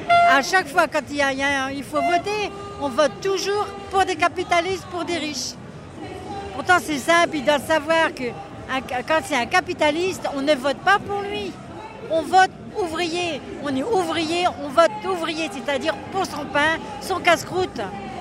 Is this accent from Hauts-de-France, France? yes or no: yes; Douai, Hauts-de-France, France; Ben là, je viens de Douai, moi.